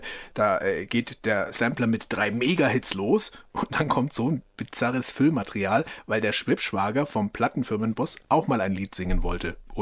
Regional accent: Bavaria, Germany; Ich als Franke stehe mit Team Tonträger fei schon a wenig vor einer Herausforderung.

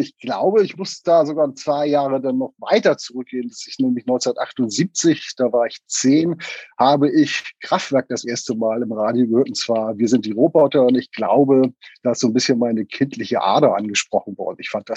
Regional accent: Hamburg, Germany; Ja, ich bin ein gebürtiger Hamburger, wobei also im Süden Hamburgs aufgewachsen oder auch geboren worden, Hamburg-Wilhelmsburg

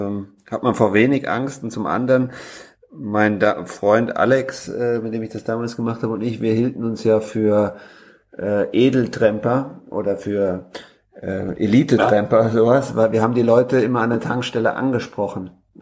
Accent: Northern Germany, Germany; Also ich bin tatsächlich Norddeutschland.

